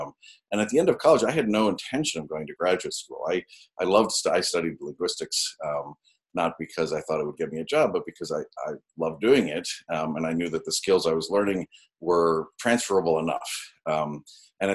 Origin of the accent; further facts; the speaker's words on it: Minneapolis, Minnesota, United States; So I am from Minnesota. I grew up in a family that was started young.